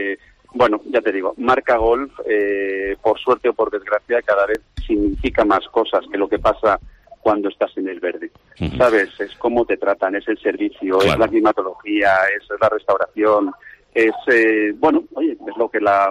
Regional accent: Santander, Cantabria, Spain; o sea, yo vengo de Santander, que siempre he dicho que es la ciudad más bonita de España.

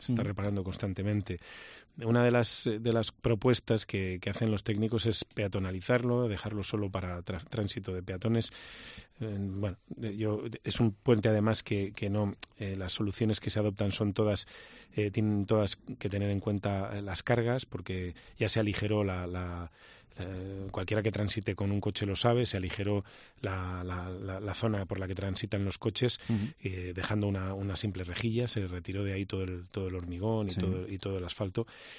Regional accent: Valladolid, Castile and León, Spain; Yo el futuro de mi tierra... Lo veo claro, sé lo que quiero para Valladolid

